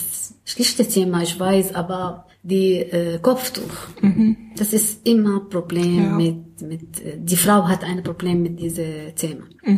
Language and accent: German; Syria; German is a second language; now in Berlin, Germany; Ich habe gesagt, ich komme aus Syrien.